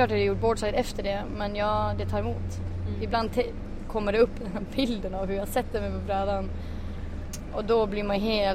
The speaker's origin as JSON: {"language": "Swedish", "town": "Luleå", "region": "Norrbotten County", "country": "Sweden", "tie": "born there", "also_born_or_lived": "Nicaragua / Bolivia", "said": "är 24. Född 90. Jag lite oklart vart jag kommer ifrån. Jag är född i Luleå. Uppvuxen i Latinamerika fram till att jag var 5. På grund av min pappas jobb."}